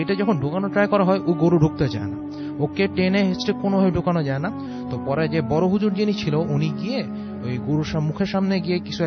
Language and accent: Bangla; Mirpur, Dhaka Division, Bangladesh; মিরপুর থেকে এসেছি।